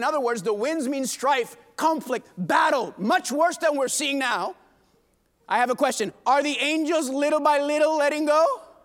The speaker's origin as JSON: {"language": "English", "country": "Puerto Rico", "said": "I'm from Puerto Rico. Puerto Rico's an island, and it's still there."}